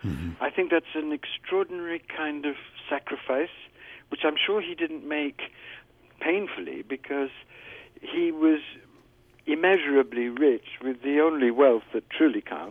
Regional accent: India; born there; and I was born in India, although it's now known as Varanasi.

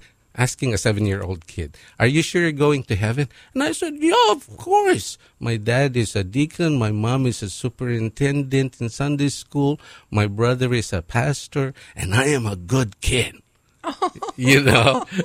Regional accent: Pangasinan, Philippines; also born or lived in Tarlac; I was born in Tarlac. That's the middle part. That's the middle island. Not actually the middle island, but the major island in the Philippines. Okay. And then I grew up in Pangasinan.

